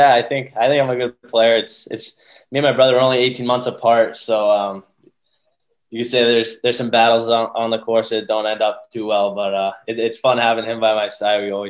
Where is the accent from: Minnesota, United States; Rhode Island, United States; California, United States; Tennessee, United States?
Rhode Island, United States; East Greenwich; We recently joined a country club here in Rhode Island. So back in my hometown in East Greenwich.